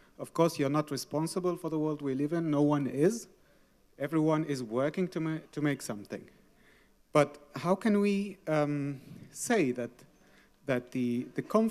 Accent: Syria; I'm from Syria.

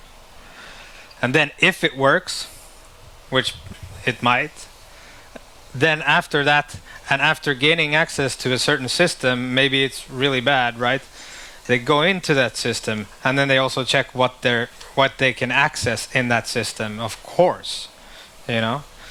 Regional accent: Finland; because I'm from Finland.

